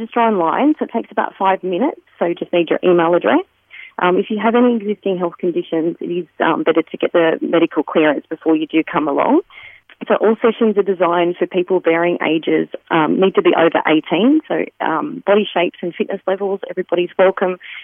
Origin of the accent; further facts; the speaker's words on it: Cessnock, New South Wales, Australia; also born or lived in Newcastle; now in London, United Kingdom; I am originally from Cessnock and I lived in Newcastle for a bit of time, then moved to London for 8.5 years.